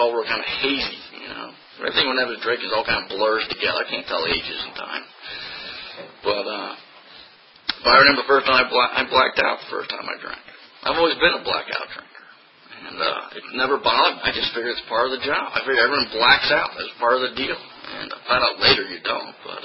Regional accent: New Jersey, United States; I grew up in New Jersey. I go to New York City.

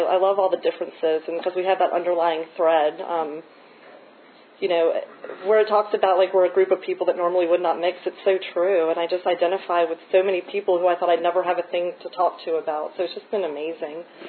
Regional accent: Charlottesville, Virginia, United States; I grew up in Charlottesville, and I was a very awkward kid.

